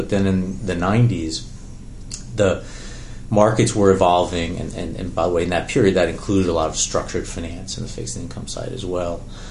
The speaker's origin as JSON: {"language": "English", "town": "Baltimore", "region": "Maryland", "country": "United States", "tie": "born or raised there", "also_born_or_lived": "Boston", "said": "I grew up in the Baltimore area, having been born in Boston."}